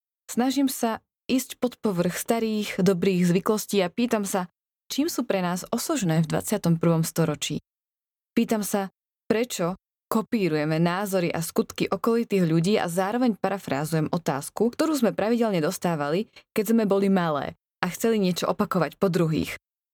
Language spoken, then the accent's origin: Slovak; Michalovce, Košice Region, Slovakia; Pochádzam z Michaloviec a meriam 159 cm.